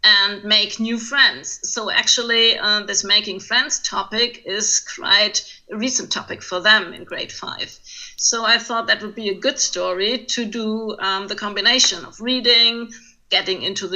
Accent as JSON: {"language": "English", "town": "Mayen", "region": "Rhineland-Palatinate", "country": "Germany", "lives_now": "Kaiserslautern, Germany", "said": "And originally, I'm from Mayen, a little town near Koblenz."}